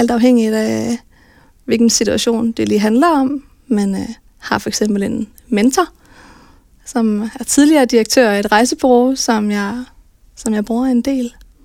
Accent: Viborg, Central Denmark Region, Denmark; jeg synes, jeg er viborgenser med stort V.

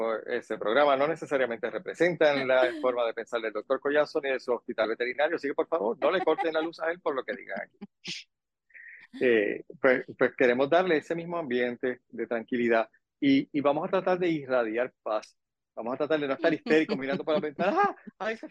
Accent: Puerto Rico; siendo nosotros los boricuas como somos

